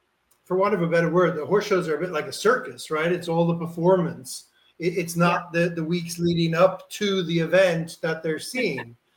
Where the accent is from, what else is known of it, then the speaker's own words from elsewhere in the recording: Ireland; growing up in Ireland